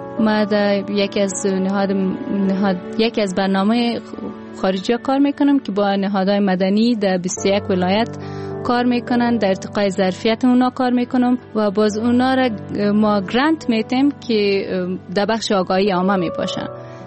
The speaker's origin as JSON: {"language": "Persian", "country": "Pakistan", "tie": "born or raised there", "lives_now": "Kabul, Afghanistan", "said": "مکتب در پاکستان خواندم و از پاکستان که آمدم 2006 آماده به کنکور نبودم، لسان دری پشتو را زیاد بلد نبودم، البته تعلیم ابتدایی را در لسان اردو انگلیسی کردم."}